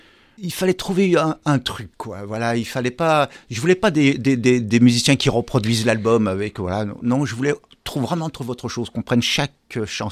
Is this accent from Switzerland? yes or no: no; Lyon, Auvergne-Rhône-Alpes, France; Enfin, moi, je viens de Lyon